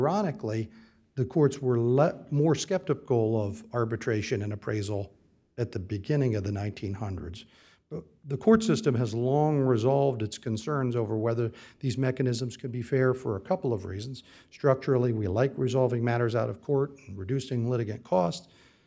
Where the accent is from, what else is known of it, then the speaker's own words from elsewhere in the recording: Fort Myers, Florida, United States; I'm from Fort Myers, so this all happened near my home.